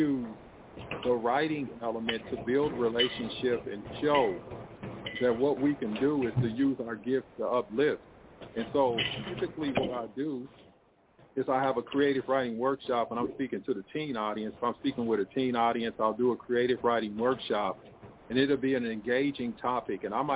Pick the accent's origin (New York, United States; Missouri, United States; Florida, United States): Missouri, United States; Kansas City; I'm from Kansas City, Missouri. So I'm calling from across I-70 on the other side.